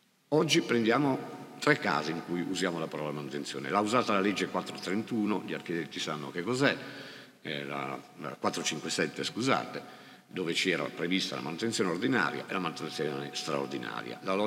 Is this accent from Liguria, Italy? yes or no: yes; Genoa, Liguria, Italy; Vengo da Genova